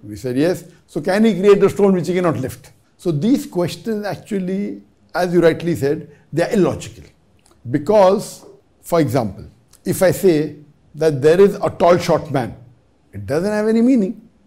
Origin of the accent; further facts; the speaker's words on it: Bangladesh; English is a second language; I'm a student from Bangladesh.